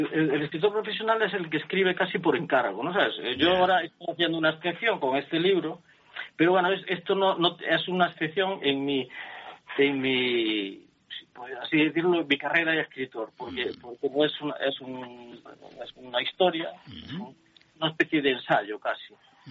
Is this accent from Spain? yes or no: yes; Asturias, Spain; yo soy del occidente de Asturias, donde la Santa Compaña está muy presente